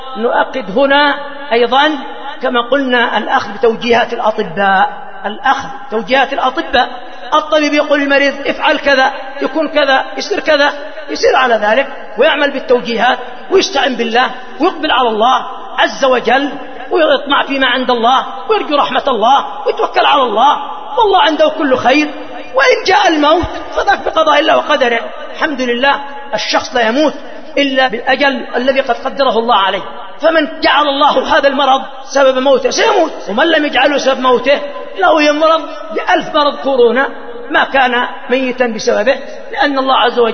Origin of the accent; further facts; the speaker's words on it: Yemen; هذه تحصل عندنا في اليمن وفي غيرها من العالم